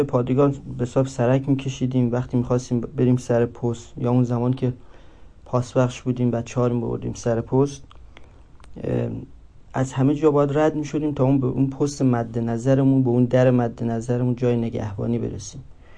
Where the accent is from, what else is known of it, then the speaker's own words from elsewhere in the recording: Mashhad, Razavi Khorasan, Iran; نیم دیگه میشه 24 سالم، یعنی 26 شهریور سال 75 به قول میگن چشم به جهان گشود و بچه مشهدم، قاسم آباد، بلوار فلاحی